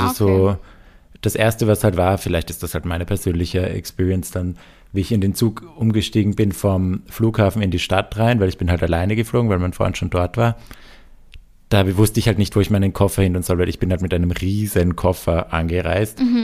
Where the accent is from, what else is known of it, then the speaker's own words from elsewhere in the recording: Vienna, Austria; ich komme aus Wien